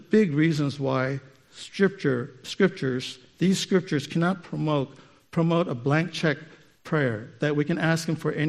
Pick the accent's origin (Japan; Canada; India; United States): Japan; Okinawa; I grew up in Okinawa, Japan. My father worked for the U.S. Air Force, and so he was a civilian.